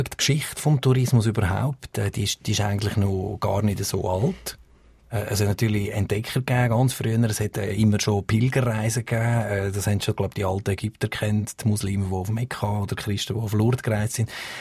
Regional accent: Switzerland; Wir als Schweizer, wo ja, glaube ich, als Vielreisende gelten

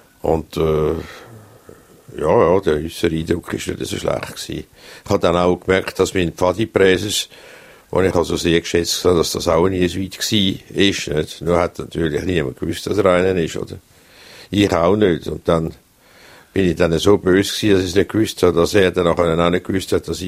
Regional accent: Zurich, Switzerland; Ich bin in Albisrieden aufgewachsen und Albisrieden ist ein Vorort von Zürich. Und damals war es noch so beinahe ein Aussenquartier, wo noch Kühe geweidet haben und der Säulichaller noch seine grosse Säulimast hatte.

